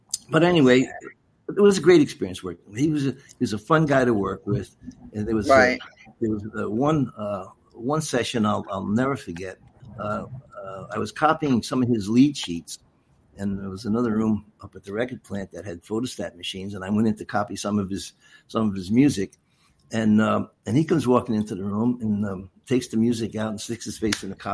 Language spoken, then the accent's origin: English; Astoria, New York, United States; I grew up in Astoria, yes. It's right there.